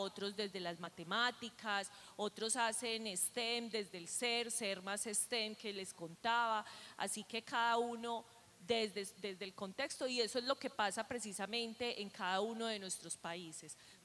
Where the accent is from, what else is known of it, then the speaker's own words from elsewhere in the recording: Antioquia, Colombia; Hay una ley en mi país, una ley de educación general, por supuesto, pero cada uno de esos colegios en Medellín hace su propia transformación.